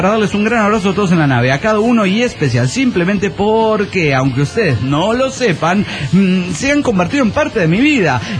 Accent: León, Guanajuato, Mexico; Sí, me los traje de mi tierra, León, Guanajuato.

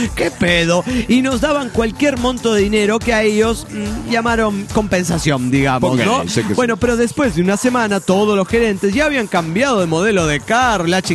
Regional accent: Irapuato, Guanajuato, Mexico; de Irapuato, Guanajuato, México.

